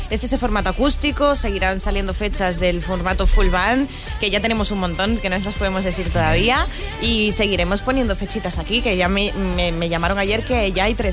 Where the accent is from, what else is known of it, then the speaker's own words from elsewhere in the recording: Zaragoza, Aragon, Spain; ¡Ay, en mi tierra!